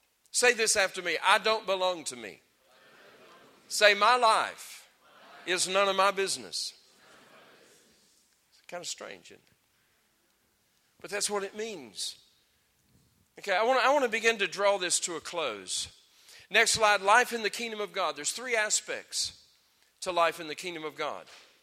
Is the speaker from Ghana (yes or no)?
no; United States; Just like you have a natural DNA, I'm an American.